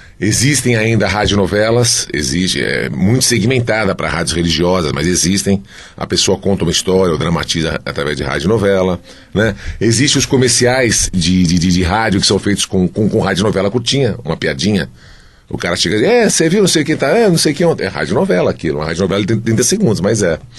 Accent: Santos, São Paulo, Brazil; eu sou de Santos. Quando eu comecei a dublar, eu morava em Santos e trabalhava em São Paulo. Me dava muito trabalho, aí eu resolvi mudar logo para São Paulo, bem pertinho dos estúdios, por isso que eu mudei para Vila Madalena.

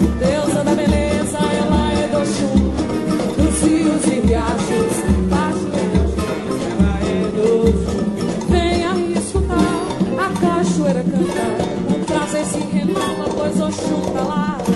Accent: Recife, Pernambuco, Brazil; eu sou de Recife, Pernambuco.

